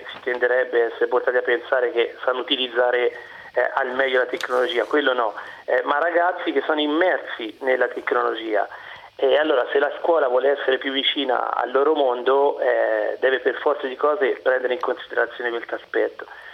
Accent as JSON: {"language": "Italian", "region": "Tuscany", "country": "Italy", "accent": "Tuscan", "moved": "yes", "lives_now": "Como, Italy", "said": "Io insegno nella provincia di Como, però sono toscana, come noterete dal mio accento, ma come tanti mi sono dovuto trasferire."}